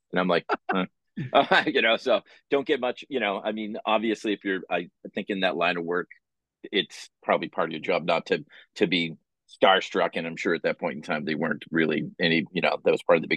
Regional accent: Dorchester, Massachusetts, United States; also born or lived in Scranton; I grew up in Dorchester, where I live now. So I was born in Scranton, Pennsylvania, but I only lived there for 3 months. So I'm more or less a Boston guy from the get-go

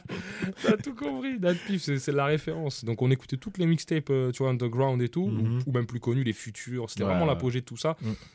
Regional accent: Paris, Île-de-France, France; Je dis, bah, je viens de Paris.

